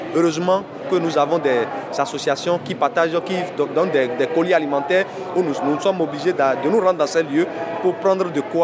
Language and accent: French; Benin; now in Marseille, France; Je suis originaire du Bénin.